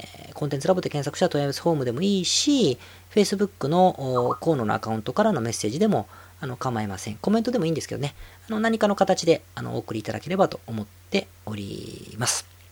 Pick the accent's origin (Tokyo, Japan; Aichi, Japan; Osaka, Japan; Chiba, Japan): Osaka, Japan; born there; 僕は生まれは大阪ですから、東京には、幼馴染もいませんのでね。